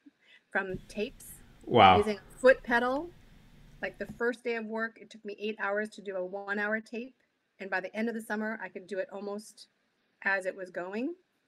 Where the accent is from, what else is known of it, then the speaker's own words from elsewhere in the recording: Honolulu, Hawaii, United States; moved away as an adult; also born or lived in Boston; I'm an island girl, was born and raised in Honolulu, Hawaii, spent my first 18 years of life primarily on the island, and then moved to Boston